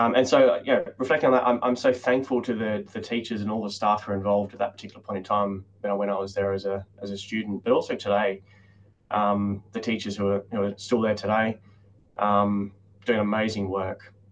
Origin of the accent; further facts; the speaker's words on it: Adelaide, South Australia, Australia; Yeah, so I grew up in Adelaide as well.